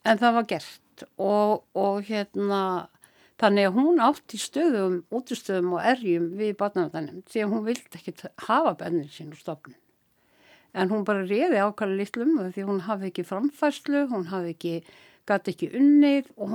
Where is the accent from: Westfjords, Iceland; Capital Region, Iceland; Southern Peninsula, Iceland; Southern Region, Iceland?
Capital Region, Iceland; Reykjavík; Ég alinn upp í Reykjavík og ég bjó í fátækra hverfunum. Rakkanum, Gapnox, Bólunum, Fálkagötun í Grímsby, bara öllum þeim fátækra hverfum sem til voru í Reykjavík á þeim tíma.